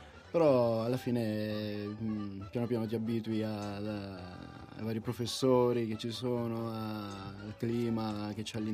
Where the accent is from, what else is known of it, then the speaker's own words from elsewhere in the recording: Rieti, Lazio, Italy; Vengo da Rieti.